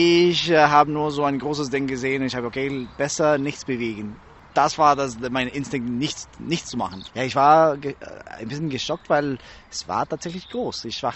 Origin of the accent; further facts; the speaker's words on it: Costa Rica; German is a second language; in Costa Rica, ich komme aus Costa Rica